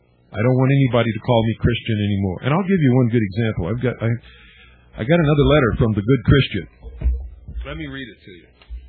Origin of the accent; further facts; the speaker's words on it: United States; I believe in liberty. I'm an American.